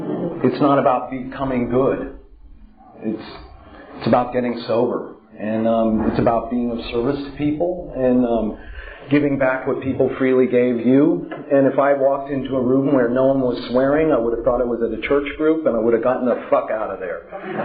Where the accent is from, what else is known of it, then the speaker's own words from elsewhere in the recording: California, United States; I grew up then in Marin County across the bridge from San Francisco, in the height of the hippie stuff